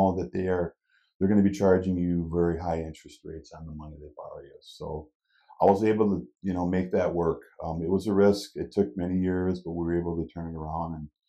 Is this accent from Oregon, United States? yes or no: no; Hales Corners, Wisconsin, United States; I went to Whitnall High School in Greenfield. I grew up in Hills Corners.